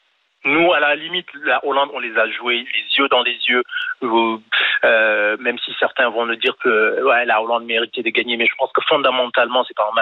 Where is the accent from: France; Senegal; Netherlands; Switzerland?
Senegal; je ne le dis pas parce que je suis sénégalais